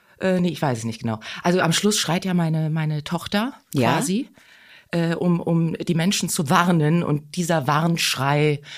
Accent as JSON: {"language": "German", "region": "Hesse", "country": "Germany", "tie": "born or raised there", "said": "Das ist bei Wetzlar, da habe ich mein Abi gemacht. Und tatsächlich in diesem Ort, wo ich lebe, im Wald, da ist meine Mutter geboren."}